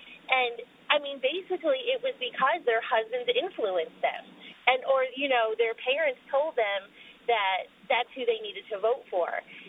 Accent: New York, United States; now in Columbia, United States; Yeah, I live in Columbia, South Carolina. I'm from New York, but I go to school here now.

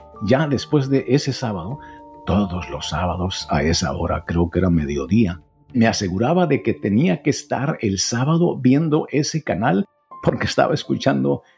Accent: Hermosillo, Sonora, Mexico; also born or lived in Cananea; now in United States; yo nací y crecí en Sonora, en Cananea y en Hermosillo.

